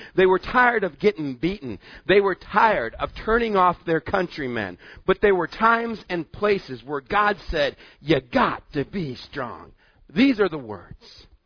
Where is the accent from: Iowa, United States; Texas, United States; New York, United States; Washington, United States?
Texas, United States; I grew up in West Texas, grew up out in the desert of West Texas.